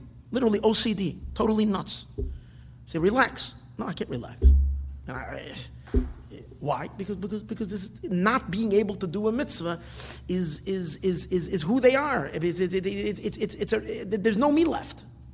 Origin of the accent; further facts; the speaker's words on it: United States; I'm a U.S. citizen. I'm an American.